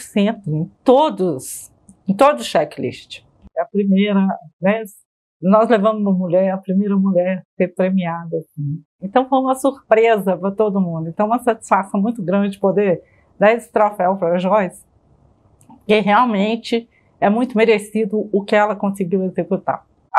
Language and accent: Portuguese; Minas Gerais, Brazil; Isso é uma satisfação para nós que somos de Minas